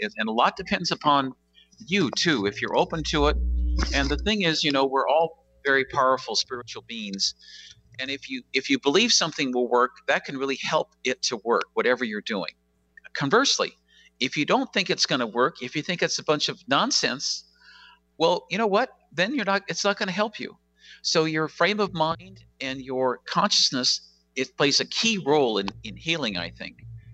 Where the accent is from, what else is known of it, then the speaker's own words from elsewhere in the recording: Olympia, Washington, United States; I grew up in Olympia, Washington when I was a kid, and I gravitated back here. I've lived all over the world